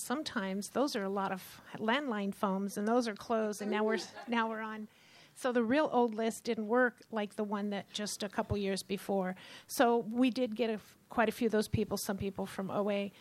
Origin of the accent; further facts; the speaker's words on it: California, United States; Hi, I'm from Central California.